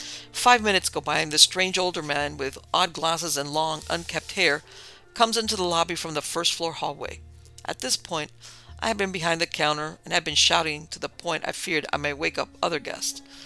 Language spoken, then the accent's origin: English; Nebraska, United States; it's the best valued hotel in my hometown, which is back in Nebraska.